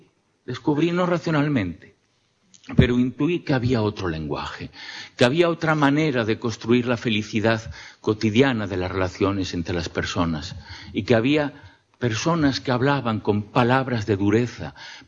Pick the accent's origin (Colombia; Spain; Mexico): Spain; Villafranca; En mi pueblo, en Villafranca, no eran emigrantes a Cuba ni los condes ni los marqueses